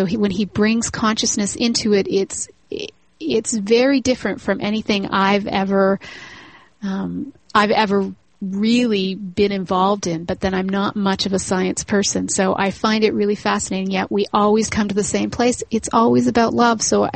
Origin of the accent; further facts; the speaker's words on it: Toronto, Ontario, Canada; I'm actually not from the States. I'm in Canada. So I'm from Toronto.